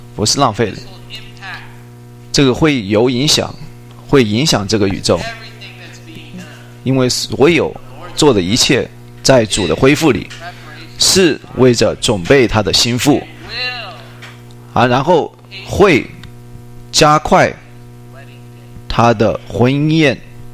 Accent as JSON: {"language": "Chinese", "town": "San Diego", "region": "California", "country": "United States", "said": "我来自圣地亚哥啊，这个穿的短裤，对，膝盖以上的短裤"}